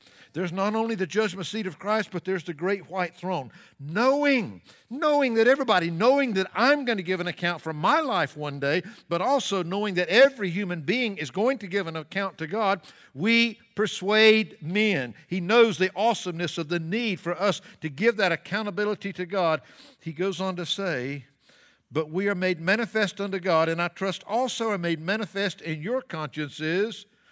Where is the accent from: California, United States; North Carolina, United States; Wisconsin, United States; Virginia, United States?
North Carolina, United States; and I am from North Carolina, so I'm truly a Southern boy